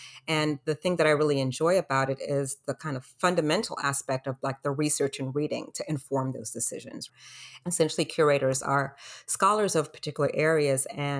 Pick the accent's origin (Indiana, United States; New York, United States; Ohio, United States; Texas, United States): New York, United States; Brooklyn; born there; So although I was born in Brooklyn, I lived with my grandparents for 5 years before moving back to Brooklyn.